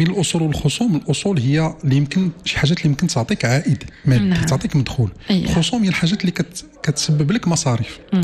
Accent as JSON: {"language": "Arabic", "country": "Morocco"}